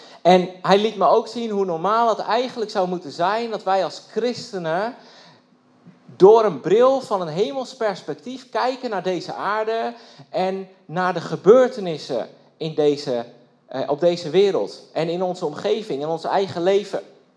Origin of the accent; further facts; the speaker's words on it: Velsen-Broek, North Holland, Netherlands; Nu moet ik bekennen dat ik 36 jaar oud ben. Ik kom uit Velzenbroek, Noord-Holland. In de buurt van Haarlem.